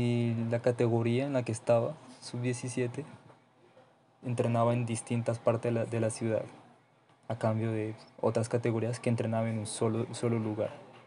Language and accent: Spanish; Cali, Valle del Cauca, Colombia; also born or lived in San Andrés de Tumaco; Nací en San Andrés de Tumaco, en donde viví 7 años antes de que mi familia tomara la decisión de mudarse a la ciudad de Cali, donde actualmente resido.